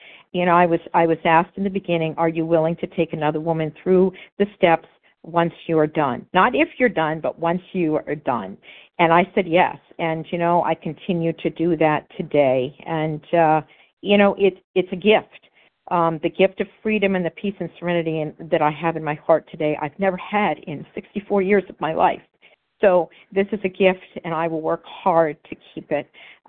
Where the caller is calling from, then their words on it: Florida, United States; I live in New Hampshire, but I'm currently hailing from Florida, which I'm very grateful for.